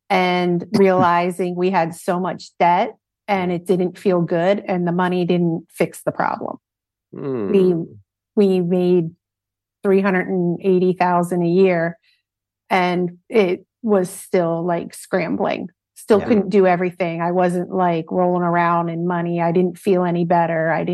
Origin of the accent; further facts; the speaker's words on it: Philadelphia, Pennsylvania, United States; Philadelphia.